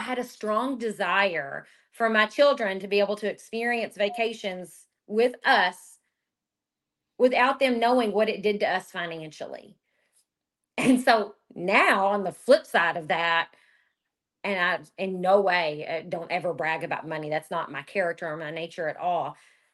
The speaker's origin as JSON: {"language": "English", "region": "Kentucky", "country": "United States", "said": "I'm from Kentucky. Here, I tell people all the time, we are coal miners, farmers, healthcare workers, and educators."}